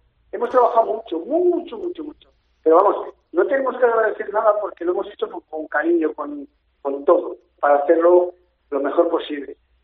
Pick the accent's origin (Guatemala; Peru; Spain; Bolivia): Spain; Salamanca, Castile and León; Porque somos salmantinos, somos de aquí, queremos a Salamanca